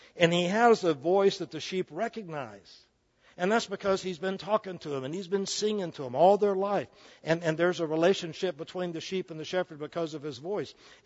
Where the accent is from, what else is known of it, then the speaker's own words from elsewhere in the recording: Plant City, Florida, United States; When I grew up in Plant City, we lived in a Jim Walter home. That's dating me, I know.